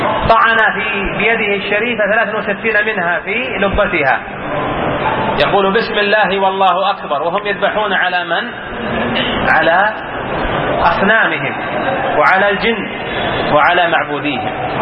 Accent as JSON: {"language": "Arabic", "country": "Saudi Arabia", "said": "وإذا كان عندنا في بلادنا المملكة العربية السعودية"}